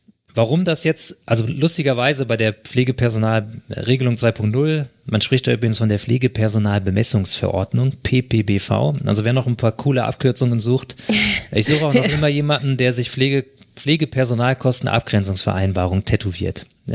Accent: Hesse, Germany; Ja, ich komme ja aus Hessen

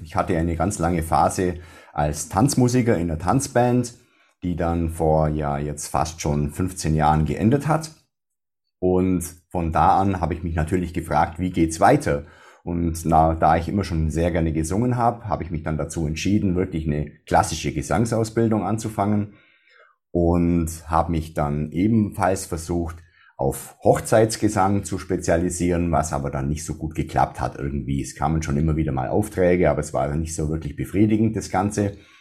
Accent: Baden-Württemberg, Germany; accent: Swabian; Ursprünglich komme ich ja aus dem Dialekt, auch aus dem Schwäbischen, hört man bestimmt noch ein bisschen raus.

